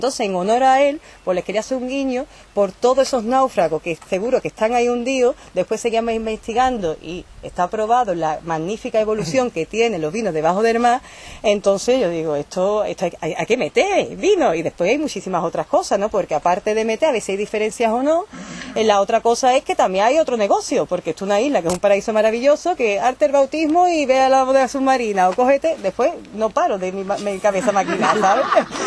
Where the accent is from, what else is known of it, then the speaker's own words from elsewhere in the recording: Sanlúcar de Barrameda, Andalusia, Spain; now in Mallorca, Spain; Como todos sabéis, no soy mallorquina, soy de Sanlúcar de Barrameda, muy agradecida a esta tierra, ¿no?, que me ha acogido.